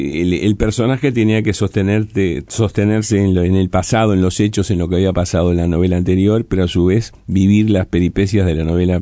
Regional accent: Montevideo, Uruguay; Yo soy muy montevideano, entonces tengo a mi disposición una escenografía reconocible.

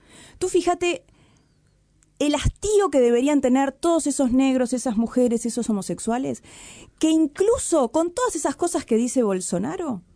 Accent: Uruguay; yo no soy brasileña, yo soy uruguaya

